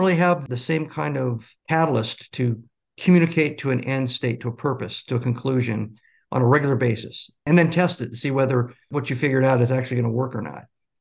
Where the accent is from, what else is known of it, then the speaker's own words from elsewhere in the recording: Nebraska, United States; also born or lived in Japan / Hawaii; I was born and raised in Nebraska for the most part, traveled a little bit in my teens because my father worked for the Department of the Army. So I was in Japan, Hawaii.